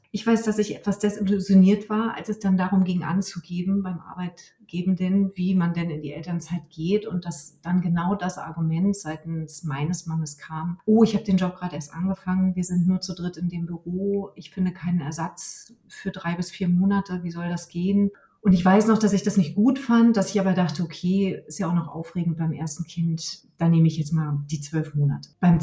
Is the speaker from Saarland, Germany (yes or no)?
no; Rostock, Mecklenburg-Vorpommern, Germany; born there; Ich bin gebürtige Rostockerin.